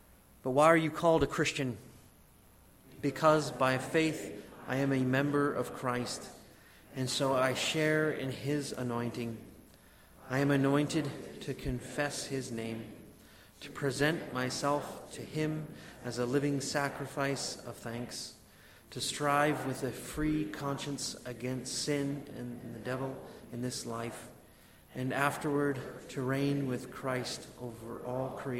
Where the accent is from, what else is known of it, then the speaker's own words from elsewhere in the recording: Indiana, United States; And as I'm from Indiana, the nickname Hoosiers